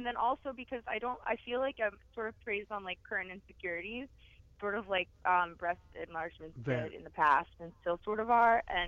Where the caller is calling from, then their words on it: New York, United States; I'm from New York.